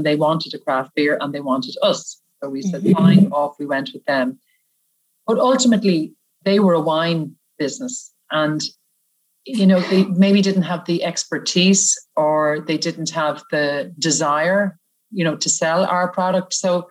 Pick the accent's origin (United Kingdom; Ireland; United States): Ireland; Malahide, Leinster; we are all Northsiders. So I'm from Malahide and born and reared.